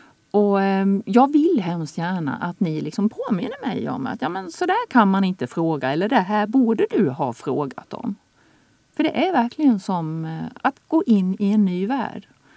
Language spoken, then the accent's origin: Swedish; Halland County, Sweden; Och eftersom jag är från Halland så var jag hemma i mitt föräldrahem. Jag är uppvuxen på en bondgård i Halland.